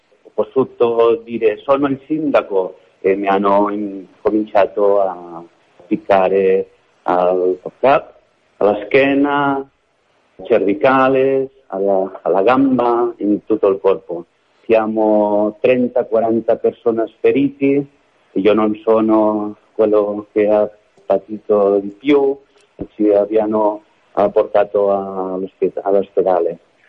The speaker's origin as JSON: {"language": "Italian", "town": "Dosrius", "region": "Catalonia", "country": "Spain", "second_language": "Italian", "said": "La mattina lo hanno fatto a Canyamas, che è uno dei paesi del mio comune. Pomeriggio a Dosrius, dove stavo io"}